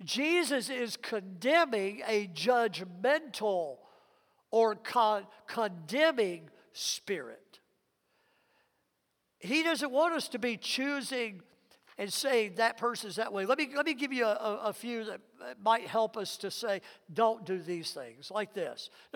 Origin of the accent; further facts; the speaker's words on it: Mississippi, United States; I grew up in Mississippi, and during my teenage years, my dad got this idea that we moved out to the country and we started farming